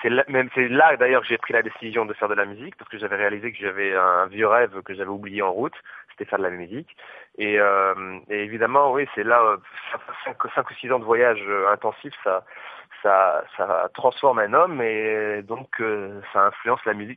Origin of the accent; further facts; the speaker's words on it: Nouvelle-Aquitaine, France; also born or lived in Barcelona; En fait, je suis Pays Basque, mais je suis du Pays Basque